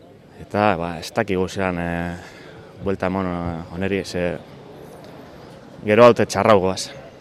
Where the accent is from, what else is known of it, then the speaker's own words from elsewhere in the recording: Basque Country, Spain; Bai, gehienok ba, Arratiakoa gara, oke, Bilbo ingurukoak edo badauz